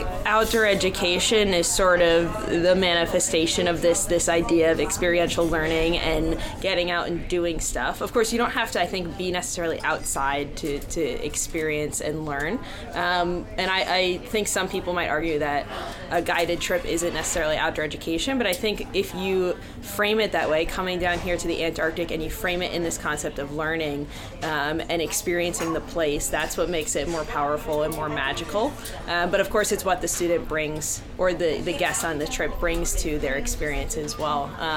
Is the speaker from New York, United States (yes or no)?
yes; Long Island, New York, United States; I grew up actually on Long Island, just to the east of New York City